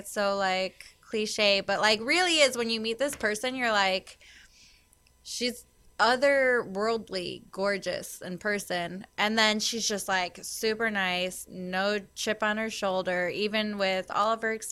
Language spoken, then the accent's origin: English; Chicago, Illinois, United States; But also, let's be real. I'm from Chicago.